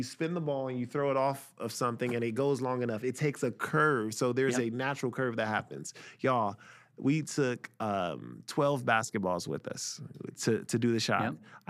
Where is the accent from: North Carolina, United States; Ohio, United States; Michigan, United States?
Ohio, United States; Columbus; My hometown, Columbus, Ohio, is always good.